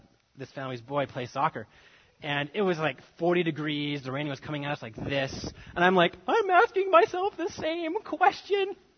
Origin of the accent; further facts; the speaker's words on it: California, United States; people would find out we're from California